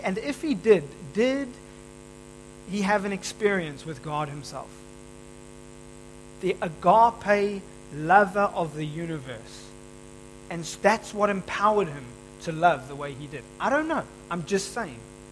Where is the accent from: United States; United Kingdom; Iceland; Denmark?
United Kingdom; England; born there; I was born in England, you know?